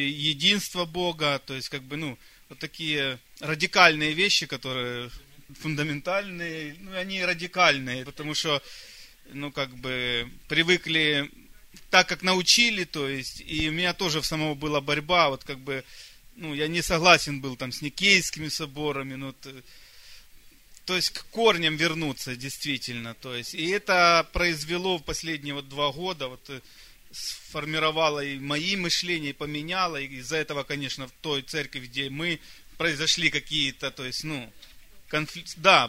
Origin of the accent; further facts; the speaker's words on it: Kyiv, Ukraine; Мы с женой из Киева, Украина.